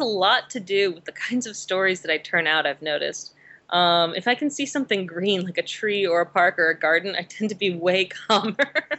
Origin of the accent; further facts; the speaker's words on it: Richmond, Virginia, United States; now in New York, United States; where I'm from in Virginia, I'm from Richmond, and my father lives in the city and my mother lives out in the counties, like a stone's throw from horse country.